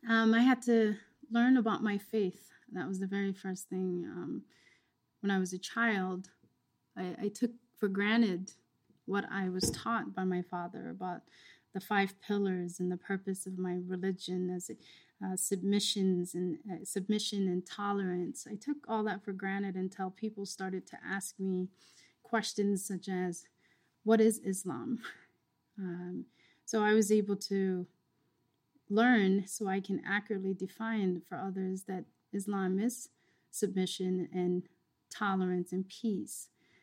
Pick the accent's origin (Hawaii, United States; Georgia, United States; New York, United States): Georgia, United States; And I would say, oh, I'm from Georgia.